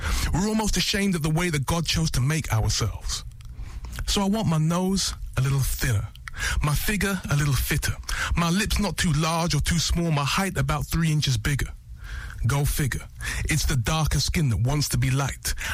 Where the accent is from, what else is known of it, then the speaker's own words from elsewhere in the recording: London, United Kingdom; I grew up mainly in London, like South London and West London